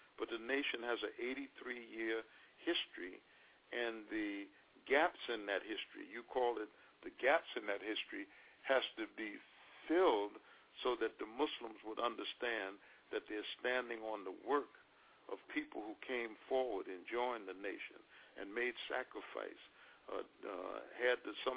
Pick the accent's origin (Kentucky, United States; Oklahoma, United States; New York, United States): New York, United States; when I first accepted Islam in New York in 1960, I lived in Queens at the time that I accepted. I grew up in the South Bronx.